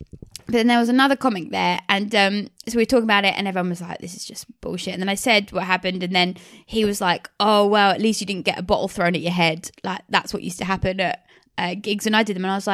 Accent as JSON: {"language": "English", "town": "Maidstone", "region": "South East England", "country": "United Kingdom", "said": "I'm from Kent, so sometimes I book gigs in Kent."}